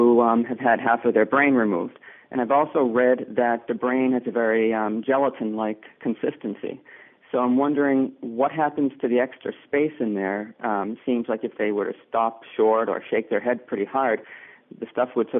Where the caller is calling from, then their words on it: Boston, Massachusetts, United States; Boston, Massachusetts, in the US.